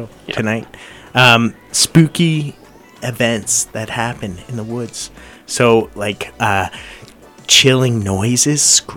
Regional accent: Ontario, Canada; Yep. I'm from Ontario.

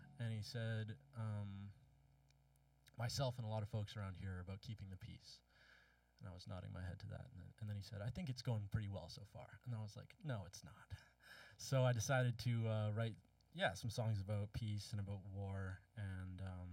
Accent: British Columbia, Canada; I grew up in the Skeena Valley for most of my childhood and then in the Kitwunga Valley since a few years ago.

